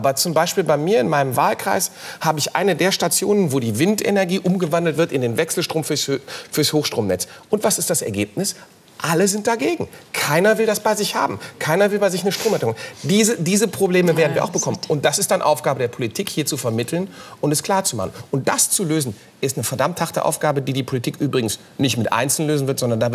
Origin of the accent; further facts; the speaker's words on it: Krefeld, North Rhine-Westphalia, Germany; Ich komme aus Krefeld, genau aus Uerdingen, direkt am Rhein.